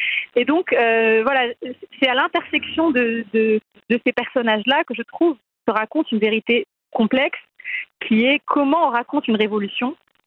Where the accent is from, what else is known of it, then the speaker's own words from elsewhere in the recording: Morocco; Alors, coucou, moi je suis marocaine et c'est vrai qu'au Maroc on a eu plutôt une évolution qu'une révolution.